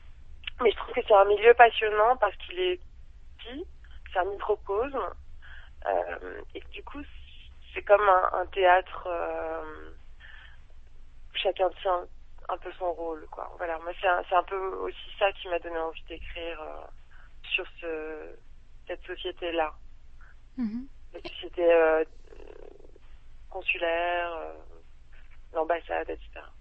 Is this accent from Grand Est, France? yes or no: no; Provence-Alpes-Côte d'Azur, France; Donc, peut-être que je rentrerai en France ou à Nice. En l'occurrence, moi, je suis de la Côte d'Azur.